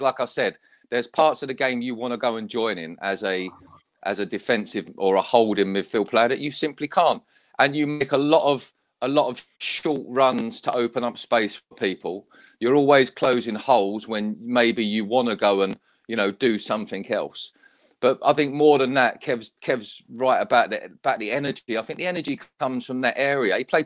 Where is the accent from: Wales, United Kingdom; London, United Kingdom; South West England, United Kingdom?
London, United Kingdom; I was from South London. I lived near New Cross.